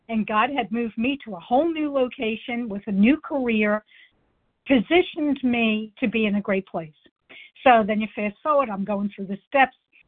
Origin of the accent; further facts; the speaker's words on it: Missouri, United States; compulsive overeater from Missouri.